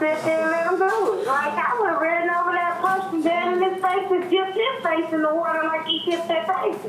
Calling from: Louisiana, United States; I'm calling from Louisiana.

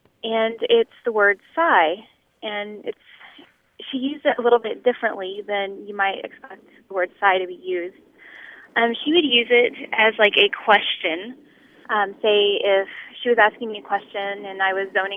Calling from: Plano, Texas, United States; I'm calling from Plano, Texas.

